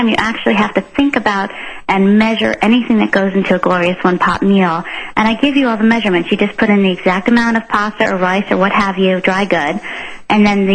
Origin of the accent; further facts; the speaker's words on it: Colorado, United States; Well, actually, Tom, I'm from Colorado. This is my first appearance in the Northwest.